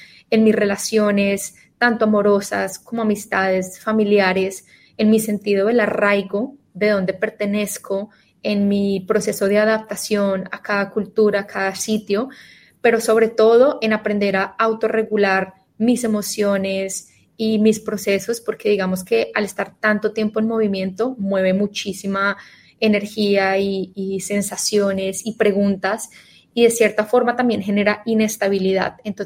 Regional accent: Australia; also born or lived in Colombia; soy colombiana, nací, amo Colombia, pero me crié en Australia. Mi vida adulta, mis 20, mis 30 han sido en Australia. Pero a eso toca dividir que crecí en un país muy multicultural.

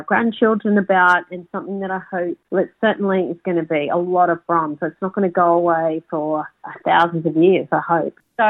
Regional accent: Sydney, New South Wales, Australia; that has been our experience as urban Aboriginal people who have a traditional connection to Sydney.

